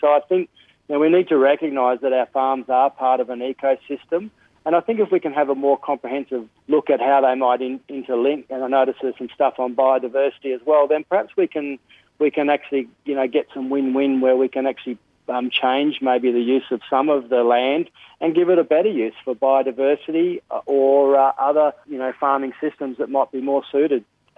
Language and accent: English; Australia; we've probably only just recently had the methodologies for us as Australian farmers.